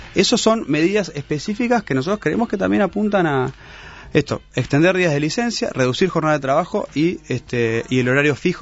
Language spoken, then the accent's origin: Spanish; Uruguay; Soy uruguayo.